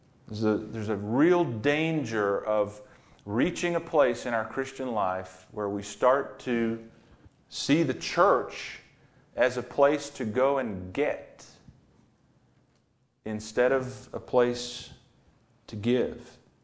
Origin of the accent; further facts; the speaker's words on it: United States; I'm not down on Americans. I'm an American. I love this country.